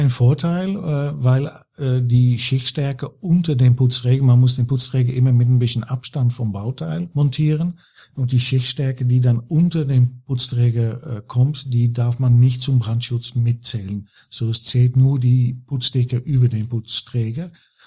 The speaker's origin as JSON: {"language": "German", "country": "Netherlands", "second_language": "German", "moved": "as an adult", "lives_now": "Germany", "said": "Die hören aber bestimmt gleich, dass ich kein gebürtiger Deutscher bin. Ich bin Holländer"}